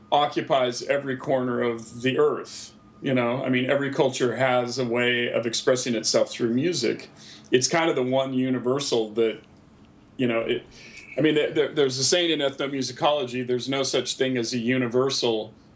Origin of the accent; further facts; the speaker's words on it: Pacific Northwest, United States; growing up in the Pacific Northwest and being part of that early music movement in the late 80s and early 90s.